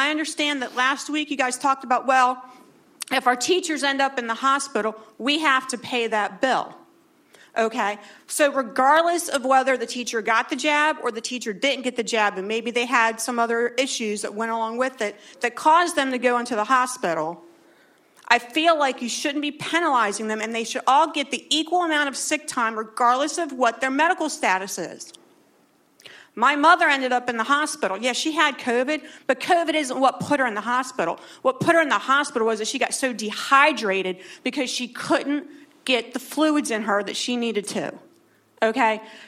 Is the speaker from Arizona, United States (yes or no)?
no; New Holland, Pennsylvania, United States; I'm from East Earl Township, New Holland.